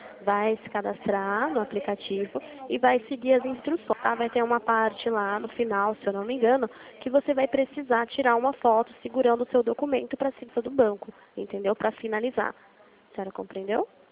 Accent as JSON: {"language": "Portuguese", "town": "Limeira", "region": "São Paulo", "country": "Brazil", "said": "Eu sou do interior de São Paulo, Limeira, São Paulo."}